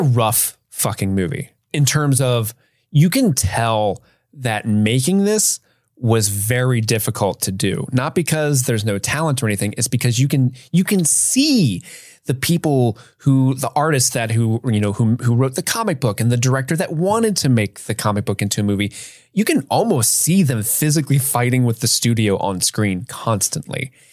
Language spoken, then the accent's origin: English; United Kingdom; I'm a British person.